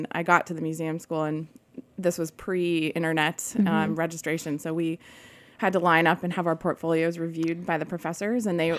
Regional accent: Vermont, United States; I grew up in Vermont on a small organic dairy farm.

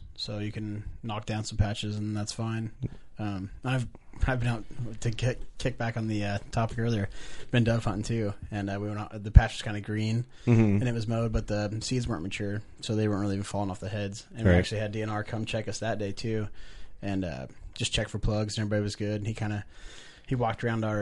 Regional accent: Lux, Illinois, United States; from Lux, Illinois.

